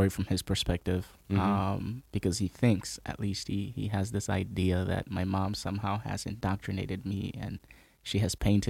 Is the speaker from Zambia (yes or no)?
yes; Zambia; born there; I wasn't born in Rwanda, no. I was born in Zambia.